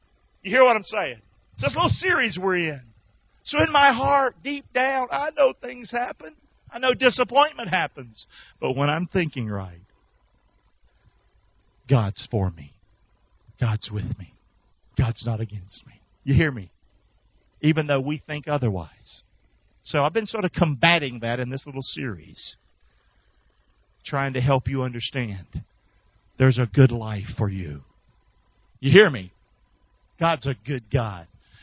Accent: Rockingham, North Carolina, United States; Now, I'm from Rockingham. I never heard this word. I grew up my whole life.

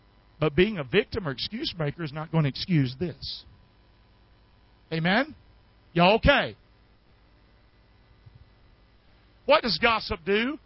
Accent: Rockingham, United States; Pastor, where you get this stuff? I was raised in Rockingham. I didn't even know this stuff.

